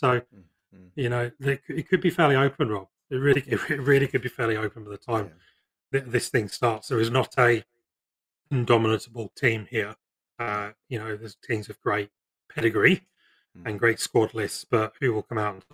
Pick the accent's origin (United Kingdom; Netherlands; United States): United Kingdom; Channel Islands; I hail from the Channel Islands, or I come via the Channel Islands.